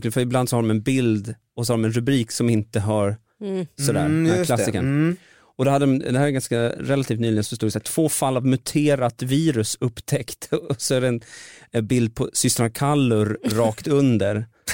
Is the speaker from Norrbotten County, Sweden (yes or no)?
no; Enviken, Dalarna County, Sweden; Nej, jag är från lite utanför Falun, så att Enviken. Men jag har inget dalmål, vilket är lite förvirrande.